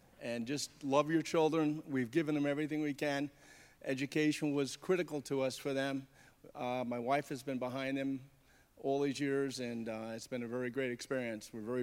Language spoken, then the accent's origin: English; Saratoga Springs, New York, United States; We're from Saratoga Springs, New York.